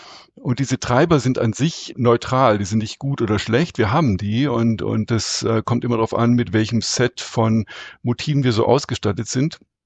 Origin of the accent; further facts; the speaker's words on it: Altensteig, Baden-Württemberg, Germany; also born or lived in Rhineland; Ich bin geboren im Rheinland, ne, unter sehr extrovertierten und freundlichen und humorvollen, optimistischen Menschen und dann von meinen Eltern in den Schwarzwald, in das schöne Städtchen Altensteig, verschleppt worden, in Anführungszeichen.